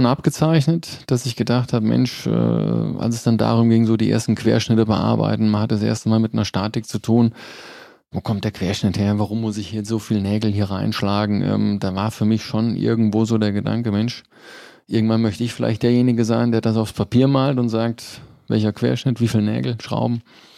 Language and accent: German; Hesse, Germany; moved away as an adult; Ich komme aus der Nähe von Fulda, Hessische Rhön, Dreiländereck, Hessen, Thüringen, Bayern. Das ist meine Heimat.